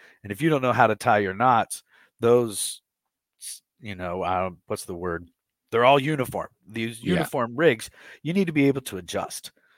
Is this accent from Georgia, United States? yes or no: no; Charlotte, North Carolina, United States; also born or lived in Murrells Inlet, South Carolina; And then I grew up in Charlotte, so I was pond hopping, you know, throwing rooster tails at bluegill and this, that, and a third. And then high school, I moved to Murrells Inlet, South Carolina